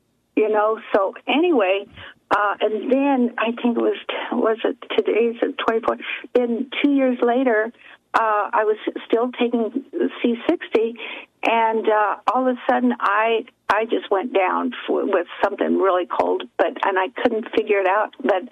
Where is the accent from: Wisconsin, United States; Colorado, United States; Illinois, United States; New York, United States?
Colorado, United States; now in Arizona, United States; Oh, actually Colorado, but I have a lot of friends from Texas, so